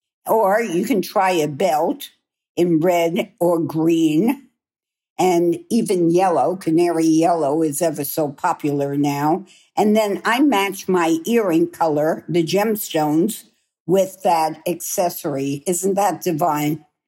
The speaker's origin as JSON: {"language": "English", "town": "New York City", "region": "New York", "country": "United States", "said": "Now, I'm a New Yorker and many of us in New York a lot of our closets are either all black, certainly."}